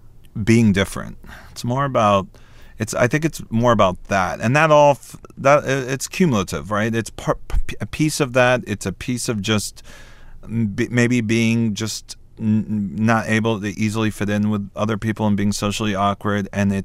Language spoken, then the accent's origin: English; South Carolina, United States; my sister, my parents, and the way I grew up in South Carolina, all of that kind of fed into who Elliot became.